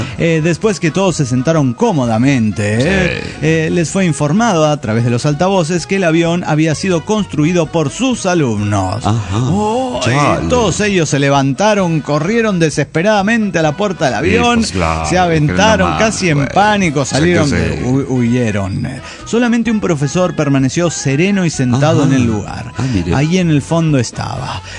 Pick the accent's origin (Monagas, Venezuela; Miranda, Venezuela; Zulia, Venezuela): Zulia, Venezuela; Maracaibo; de Maracaibo, Venezuela.